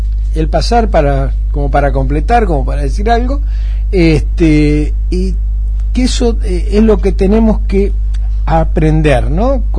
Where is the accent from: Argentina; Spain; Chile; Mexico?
Argentina; ¿Qué malos somos los argentinos con los argentinos? ¿Qué poco que nos queremos entre nosotros?